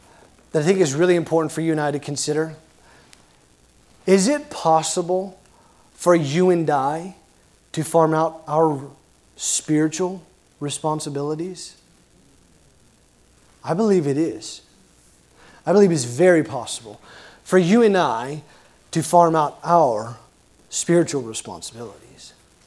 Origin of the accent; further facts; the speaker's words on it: Tulsa, Oklahoma, United States; Where I grew up in Tulsa, Oklahoma, we have the Tulsa Drillers.